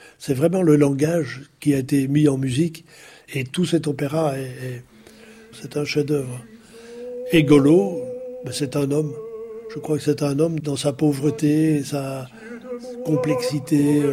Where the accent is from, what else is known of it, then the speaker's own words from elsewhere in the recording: Brussels, Brussels-Capital Region, Belgium; born there; Je suis né à Bruxelles au mois d'août 1940.